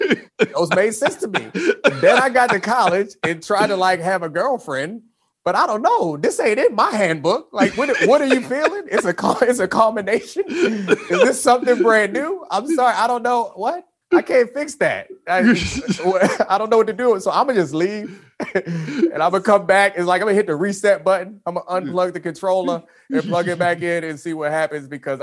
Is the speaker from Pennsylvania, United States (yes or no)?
no; Baltimore, Maryland, United States; growing up in Baltimore, I really liked club music when I was growing up.